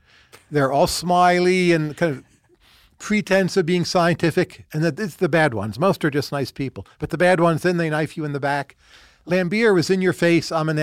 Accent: New Jersey, United States; I'm a kid from New Jersey.

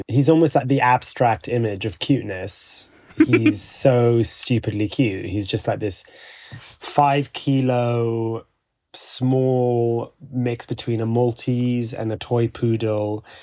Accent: Dubai, United Arab Emirates; also born or lived in Bahrain; I grew up in Dubai and then Bahrain, where it's actually not that common to have a dog.

